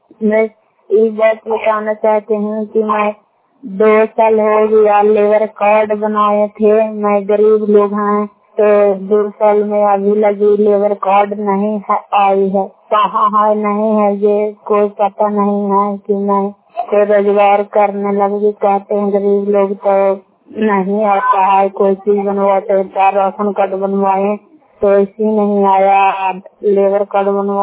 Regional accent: Gairiganj, India; मैं करौता पंचायत से बोल रही हूँ, गैरीगंज की रहने वाली हूँ, क्राई ब्लॉक से बोल रही हूँ।

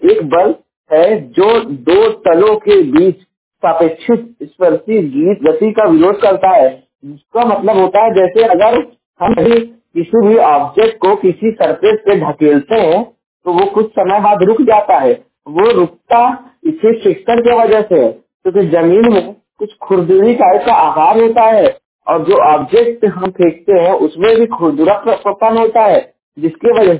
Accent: Jaunpur, Uttar Pradesh, India; और मैं उत्तर प्रदेश के जौनपुर जिले का निवासी हूँ।

